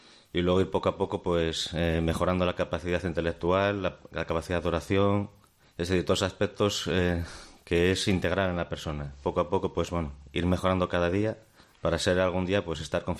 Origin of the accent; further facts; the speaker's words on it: Oviedo, Asturias, Spain; Pues bueno, soy de Oviedo. Tengo 46 años, siempre he vivido en Oviedo.